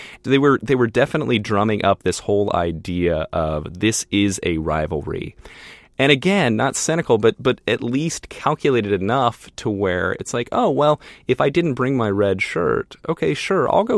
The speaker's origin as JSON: {"language": "English", "town": "Fort Worth", "region": "Texas", "country": "United States", "tie": "born or raised there", "said": "I grew up in Fort Worth, started going to games when I was a little kid."}